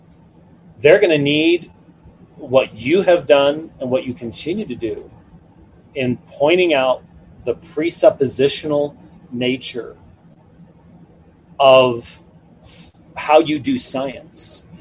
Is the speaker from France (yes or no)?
no; Scotland, United Kingdom; And being Scottish, I tend to go, well, it could get really bad. Okay, I mean that's sort of the Scottish part of me coming through.